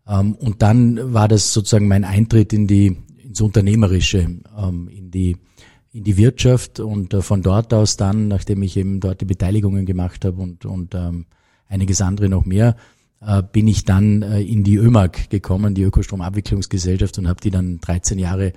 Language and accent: German; Vorarlberg, Austria; habe ihm sozusagen gesagt, ich komme auch aus Vorarlberg.